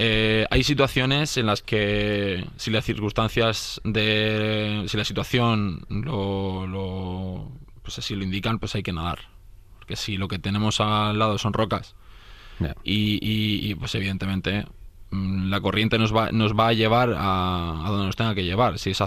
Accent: San Sebastián, Basque Country, Spain; Igual para nosotros, que somos de Donosti, pues es muy evidente.

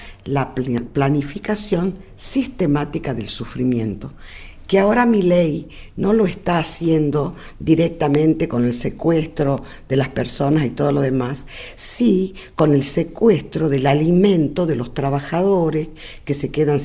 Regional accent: Tucumán, Argentina; Yo soy del norte de la Argentina, una provincia que se llama Tucumán.

